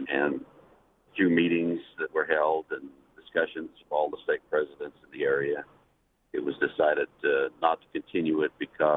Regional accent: Manti, Utah, United States; I say, I'm from Manti. Oh, the temple's there and the pageant is there.

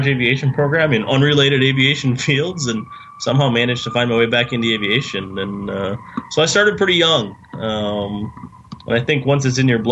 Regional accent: Michigan, United States; But I grew up in Upper Michigan, and my birthday's in January.

